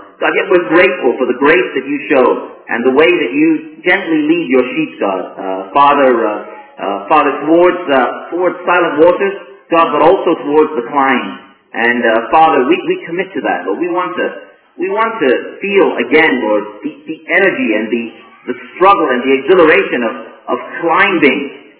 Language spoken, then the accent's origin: English; Armenia; English is a second language; So I laughed and said, "How can I not speak Armenian if I'm from Armenia?"